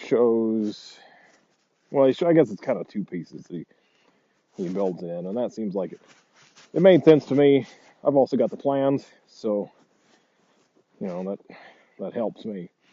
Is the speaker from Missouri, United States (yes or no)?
yes; Missouri, United States; not that far from where I grew up in Missouri.